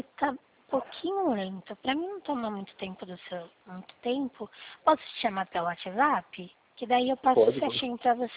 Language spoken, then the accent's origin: Portuguese; Limeira, São Paulo, Brazil; Eu sou da cidade de Limeira.